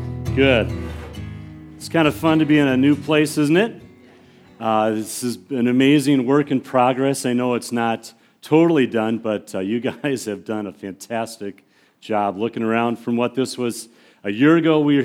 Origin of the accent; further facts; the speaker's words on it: Crystal, Minnesota, United States; I grew up in the Twin Cities, grew up in Crystal, and went to North Central as youth pastor for 18 years.